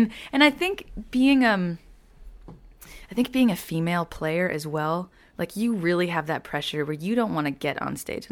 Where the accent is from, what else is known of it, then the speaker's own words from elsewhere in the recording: Winnipeg, Manitoba, Canada; Born and raised in Winnipeg. Yeah, I like to call it the incubator because it's this, you know, it's a small town, but, you know, it's a big town, 700,000 people, but there's no big city around